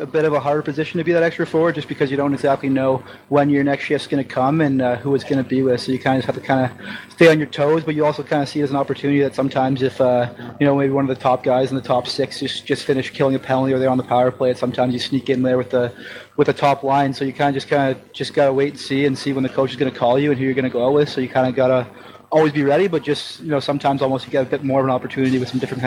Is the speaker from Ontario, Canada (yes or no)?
yes; Ottawa, Ontario, Canada; But I'm from Ottawa, Ontario, so it's about a nine-hour drive from here. One of the Canadian guys on the team. I played hockey kind of locally.